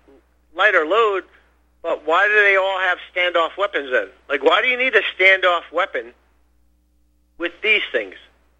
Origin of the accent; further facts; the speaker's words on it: Ukraine; obviously I'm Ukrainian, so I mean I support Putin, and I'm not from the East Ukraine.